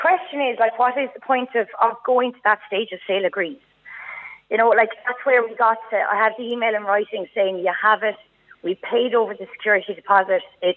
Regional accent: Limerick, Munster, Ireland; I'm from Limerick

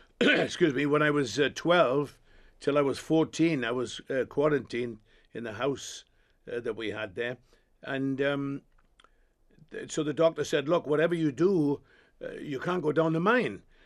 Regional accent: Cardiff, Wales, United Kingdom; I'm from Cardiff or thereabouts.

